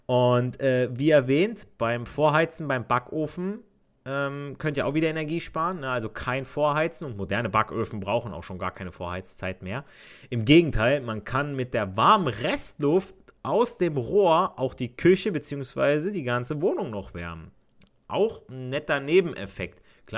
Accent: Italy; also ich als Italiener sage

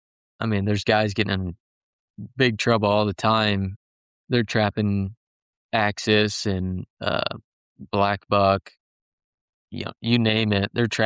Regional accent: Texas, United States; You know, I'm just from North Texas. You know, we got pigs and they don't have pigs down there in Fredericksburg either at his house.

